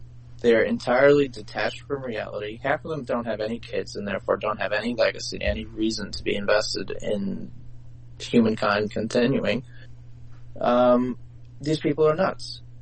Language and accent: English; New York, United States; New York, because I grew up in New York, we also have the largest Russian population in the entire United States.